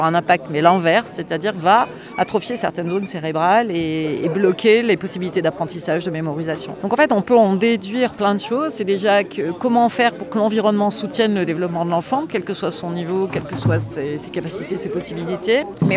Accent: Marseille, Provence-Alpes-Côte d'Azur, France; Donc je suis marseillaise, donc j'ai été à la fac à Marseille.

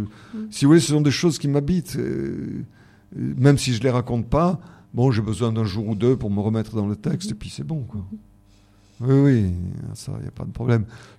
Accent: Marseille, Provence-Alpes-Côte d'Azur, France; Parce que je suis marseillais et très attaché à la ville où ce corps-là est né.

